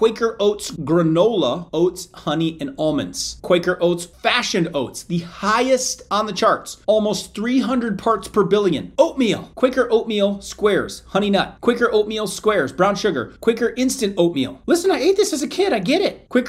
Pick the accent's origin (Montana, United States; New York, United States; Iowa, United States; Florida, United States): Iowa, United States; No offense to the farmers out there. I grew up in Iowa, I get it.